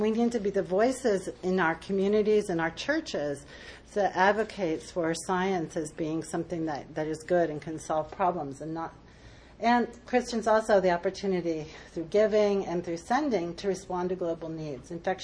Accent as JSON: {"language": "English", "region": "New Jersey", "country": "United States", "said": "So you can see that I'm from New Jersey."}